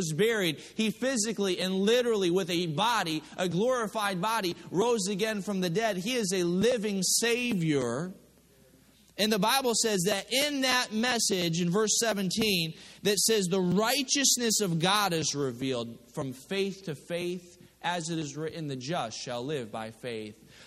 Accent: Connecticut, United States; also born or lived in Midwest; I grew up in Connecticut, and we spent some time in the Midwest, so we're kind of steak people.

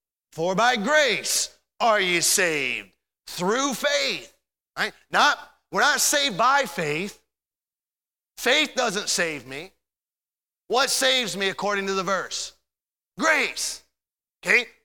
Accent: Michigan, United States; born there; I was born into that family. I was born in Michigan.

